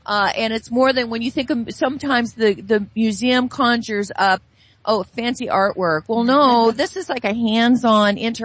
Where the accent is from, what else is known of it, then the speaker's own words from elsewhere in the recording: Sacramento, California, United States; I know myself that when I grew up in Sacramento, I can remember my field trips towards museums and so many other things.